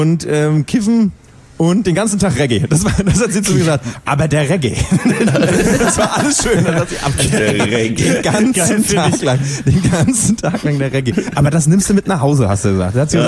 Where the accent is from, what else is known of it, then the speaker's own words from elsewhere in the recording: Germany; Typisch toll, für uns als Deutsche sind ja gerne da, wir möchten da alle nicht leben, aber tolle Mentalität.